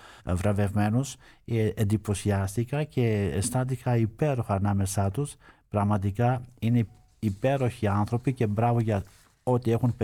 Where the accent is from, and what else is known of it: Greece